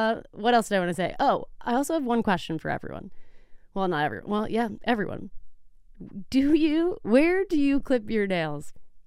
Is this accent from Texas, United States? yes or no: yes; Texas, United States; now in Los Angeles, United States; But I guess it makes more sense for me because I am from Texas.